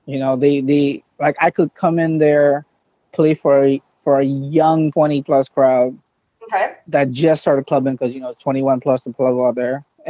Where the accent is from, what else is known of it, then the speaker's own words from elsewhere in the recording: Mississauga, Ontario, Canada; Because he's from Rexdale, I'm from Saga, so let's find something in between.